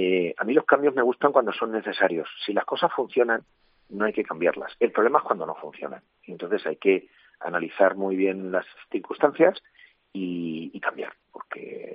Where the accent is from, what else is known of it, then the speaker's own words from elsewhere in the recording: Castilla-La Mancha, Spain; yo soy manchego.